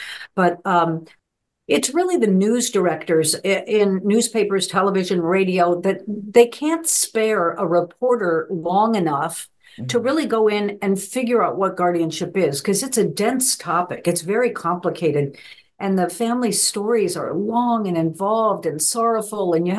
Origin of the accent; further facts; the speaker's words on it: Albuquerque, New Mexico, United States; a friend of mine in my hometown in Albuquerque, New Mexico